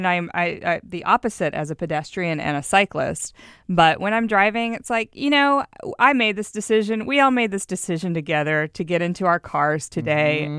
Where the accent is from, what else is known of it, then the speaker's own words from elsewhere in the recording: Houston, Texas, United States; now in Seattle, United States; I gotta say, as someone who does not drive that much, when I do drive, and I grew up in Houston, that's where I learned to drive.